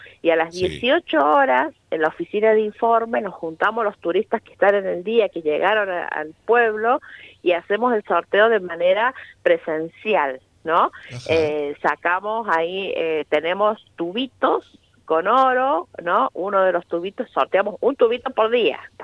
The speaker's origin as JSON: {"language": "Spanish", "town": "La Carolina", "region": "San Luis", "country": "Argentina", "said": "La Carolina es un pueblito muy, muy antiguo acá de la provincia de San Luis, ¿no? Nosotros ya tenemos 200, el pueblo se funda en 1792, sí, ¿no? Así que tenemos más de 230 años de fundación"}